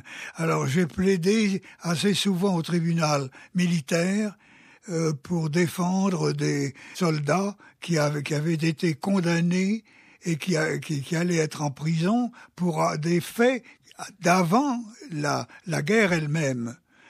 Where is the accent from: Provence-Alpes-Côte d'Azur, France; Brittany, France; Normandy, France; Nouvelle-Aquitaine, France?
Brittany, France; Morlaix; born there; au barreau de Morlaix, ma ville natale